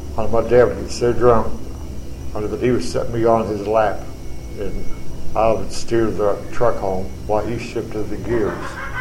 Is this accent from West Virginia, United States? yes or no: yes; Morgantown, West Virginia, United States; and I was born and raised in Morgantown.